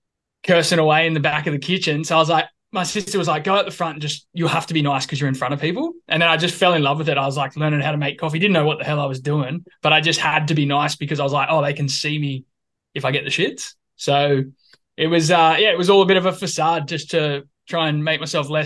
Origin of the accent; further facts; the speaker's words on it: New South Wales, Australia; So I'm from and still am from just north of Sydney on the Central Coast. I'm a born and bred coastie and an absolute tragic. I grew up I'm the youngest of five.